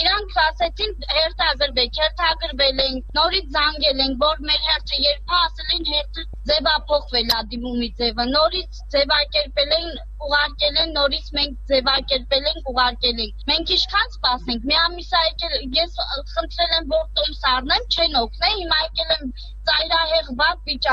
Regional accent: Armenia; ես Յարոսլավից եկել եմ, հասել եմ ստեղ, որ ինձ օգնեք, ես գոնե Հայաստան վերադառնամ։

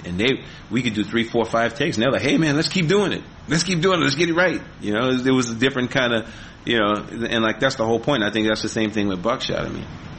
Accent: Louisiana, United States; I mean, I grew up in Louisiana in the 70s. We listened

